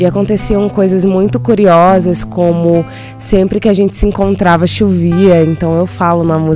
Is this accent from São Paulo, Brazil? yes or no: no; São Luís, Maranhão, Brazil; sou cantora, compositora, licenciada em música e vim de São Luís do Maranhão.